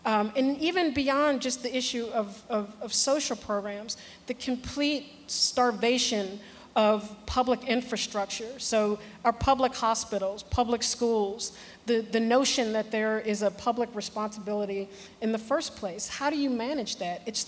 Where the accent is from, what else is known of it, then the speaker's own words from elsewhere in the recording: Chicago, Illinois, United States; and I'm from Chicago, which is why it's a reference point for me